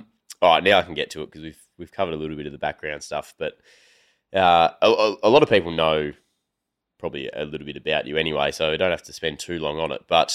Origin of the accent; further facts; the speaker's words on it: Ireland; We are Irish, so I can probably use that.